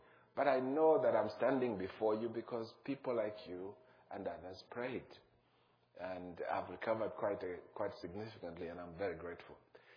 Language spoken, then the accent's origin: English; Zambia; We are from Zambia, Central Southern Africa.